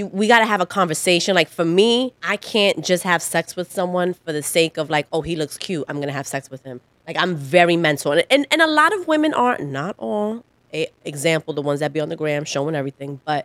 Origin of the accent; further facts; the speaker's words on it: Bronx, New York, United States; when I say culturally, I'm from the Bronx. I listen to hip hop. Like, those are my roots.